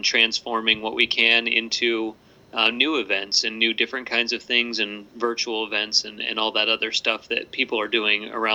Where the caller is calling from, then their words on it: Mystic, Connecticut, United States; So I'm at my home studio in Mystic, Connecticut.